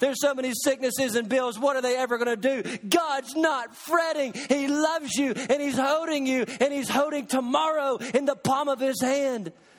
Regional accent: Kentucky, United States; I grew up around Lake Barkley in western Kentucky, one of the largest man-made lakes in the country, Kentucky Lake.

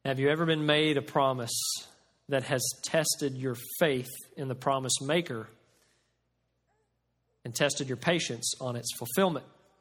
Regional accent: Oklahoma, United States; Last week, Jessica and I were visiting my hometown back in Oklahoma.

